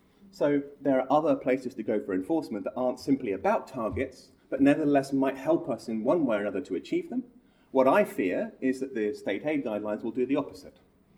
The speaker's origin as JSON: {"language": "English", "country": "United Kingdom", "said": "I'm a Brit, so I can say that."}